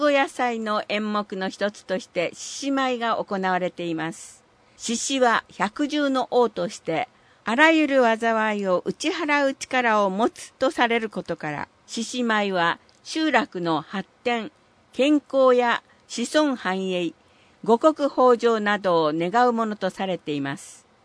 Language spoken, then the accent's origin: Japanese; Philadelphia, Pennsylvania, United States; Japanese is a second language; 今月は先月に続き私の出身であるフィラデルフィア市の有名な場所やもののパート2を紹介したいと思います。